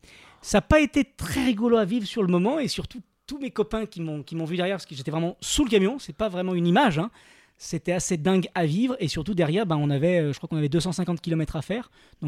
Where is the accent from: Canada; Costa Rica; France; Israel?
France; I'm French. I'm really proud to be French.